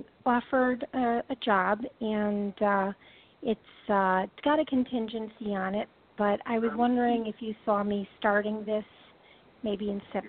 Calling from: California, United States; I'm calling from California.

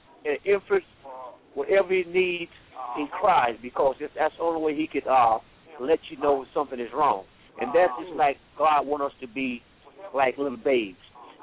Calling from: Columbia, South Carolina, United States; We're calling from Columbia, South

